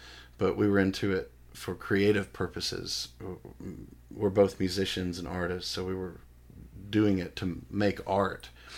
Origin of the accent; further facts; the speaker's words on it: the South, United States; I grew up in the South, and you know as well as I do, mushrooms grow wild here.